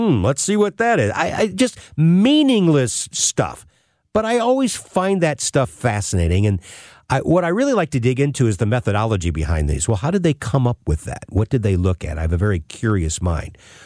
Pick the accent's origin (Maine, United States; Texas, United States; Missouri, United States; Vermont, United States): Missouri, United States; St. Louis; as a St. Louis kid growing up in North County and driving down with my dad to Cardinals baseball games in the late 60s and through the 70s